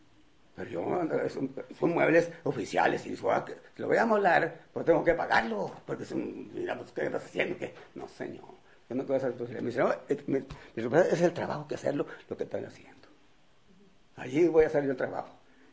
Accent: Matehuala, San Luis Potosí, Mexico; now in Monterrey, Mexico; Yo aquí siempre vivo en Monterrey, siempre he vivido aquí, desde que me vine de Matehuala.

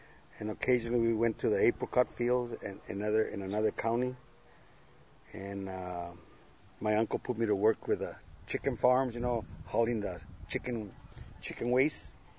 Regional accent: Oxnard, California, United States; also born or lived in El Paso; El Paso, I was born there in 44, and then in 46, the family moved to Oxnard.

